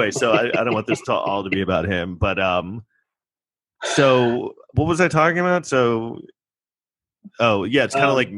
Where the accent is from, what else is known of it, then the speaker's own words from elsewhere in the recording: New York, United States; I'm from New York, and I mean, I'm like, what?